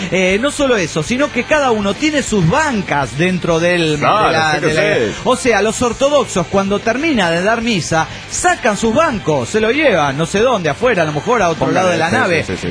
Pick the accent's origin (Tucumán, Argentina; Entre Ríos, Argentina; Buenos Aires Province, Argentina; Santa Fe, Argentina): Tucumán, Argentina; de Tucumán.